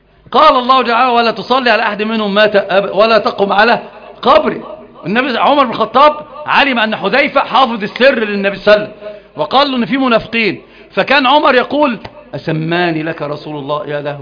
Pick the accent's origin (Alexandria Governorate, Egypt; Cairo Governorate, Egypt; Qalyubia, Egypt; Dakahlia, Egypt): Alexandria Governorate, Egypt; Alexandria; لا انا مش معوب انا اسكندراني، كل اسكندرانيه بيقولوا احنا رايحين واحنا جايين